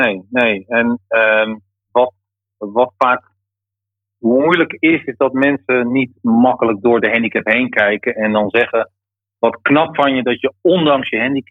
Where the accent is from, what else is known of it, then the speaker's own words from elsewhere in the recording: Haarlem, North Holland, Netherlands; moved away as an adult; Ik ben geboren en getogen Haarlemmer. Ik heb daar 44 jaar gewoond. En ben in 2013, eind 2012, verhuisd voor de liefde en mijn werk naar het oosten van het land.